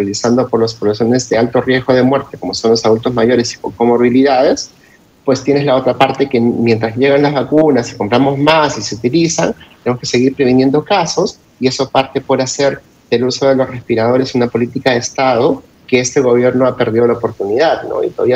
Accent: Peru; y como peruanos tenemos que votar informados

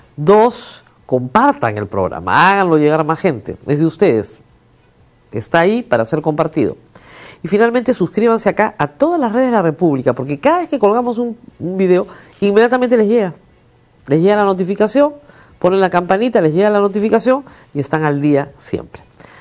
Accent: Miraflores, Lima, Peru; Ustedes saben, yo soy de Miraflores.

